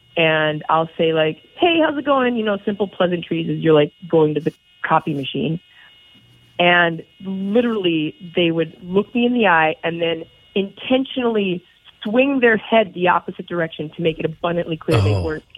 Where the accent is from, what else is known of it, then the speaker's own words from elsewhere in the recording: Minneapolis, Minnesota, United States; Born and raised in Minneapolis.